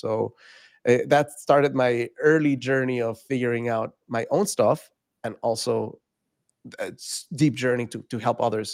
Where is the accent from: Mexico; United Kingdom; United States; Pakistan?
Mexico; Mexico City; I am someone who was born and raised in Mexico City, very sensitive heart from a very young age.